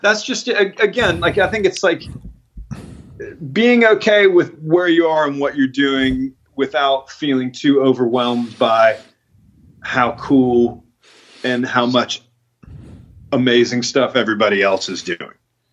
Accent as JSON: {"language": "English", "town": "Atlanta", "region": "Georgia", "country": "United States", "tie": "born or raised there", "also_born_or_lived": "Boston / Los Angeles", "moved": "as an adult", "said": "You know, for a kid growing up in Atlanta, like I got to Boston, man, I may as well have been on the moon."}